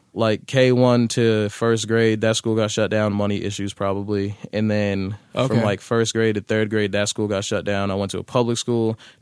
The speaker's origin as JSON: {"language": "English", "town": "Boston", "region": "Massachusetts", "country": "United States", "tie": "born or raised there", "said": "Roxbury is where I grew up. I grew up on Warren Street."}